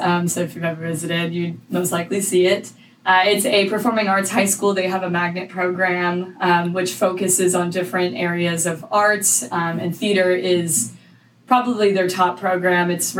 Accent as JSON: {"language": "English", "town": "Ocoee", "region": "Florida", "country": "United States", "tie": "born or raised there", "said": "I was born and raised in Ocoee, Florida, which is right outside of Orlando. We moved to Orlando, or my parents did, from New Orleans to start working at Disney World."}